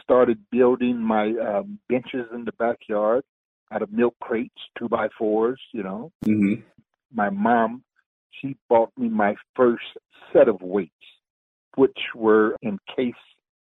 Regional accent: Arkansas, United States; moved away; We came from Arkansas. When we came, it was three of us, three brothers, my mom, and we came on the train.

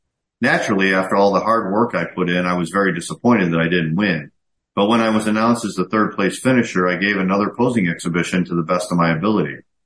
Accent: Pennsylvania, United States; I was browsing around a magazine stand in Pennsylvania, my hometown

